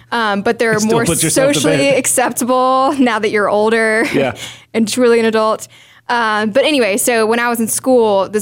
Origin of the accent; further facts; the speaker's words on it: Atlanta, Georgia, United States; but loved growing up in Atlanta. I went to the University of Georgia in Athens, Georgia.